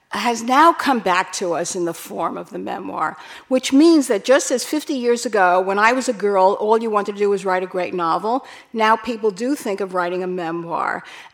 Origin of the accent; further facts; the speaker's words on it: Bronx, New York, United States; people who grew up on Park Avenue don't seem able to make as much hay out of growing up on Park Avenue as we did coming out of working class Bronx